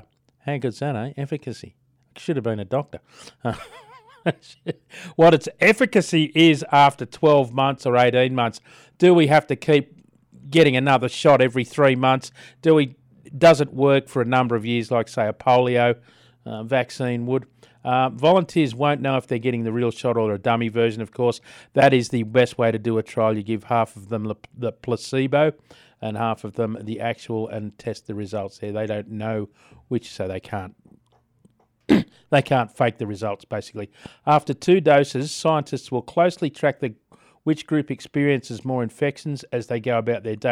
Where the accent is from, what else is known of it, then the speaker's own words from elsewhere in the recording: Australia; Not that we would be expecting any from China at the moment, I don't think, as an Australian.